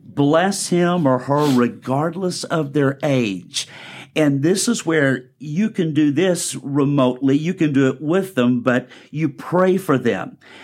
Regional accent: Arkansas, United States; I grew up in Arkansas.

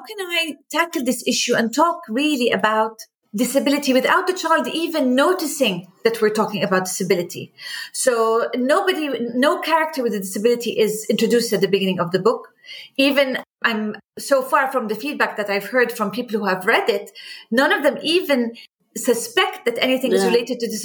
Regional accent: Amman, Amman Governorate, Jordan; It's available in Jordan, my hometown, Amman, in Al Ahliya bookstore.

